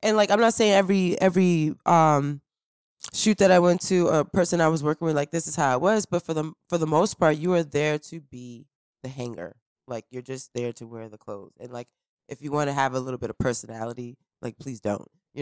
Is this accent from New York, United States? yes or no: yes; New York City, New York, United States; it's like the struggle and the beauty of like growing up in Harlem and in New York, and like I have family from that era, and I came from that era